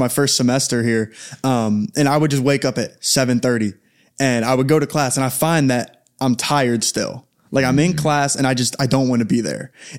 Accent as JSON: {"language": "English", "town": "Cincinnati", "region": "Ohio", "country": "United States", "said": "I'm from Cincinnati."}